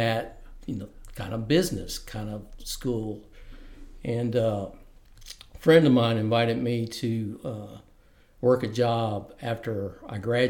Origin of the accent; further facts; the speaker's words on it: Memphis, Tennessee, United States; I was raised in Memphis, Frazier area of Memphis.